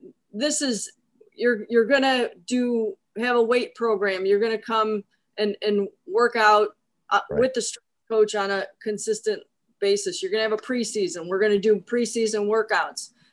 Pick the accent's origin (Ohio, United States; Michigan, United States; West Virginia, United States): Ohio, United States; Cleveland; I grew up in Cleveland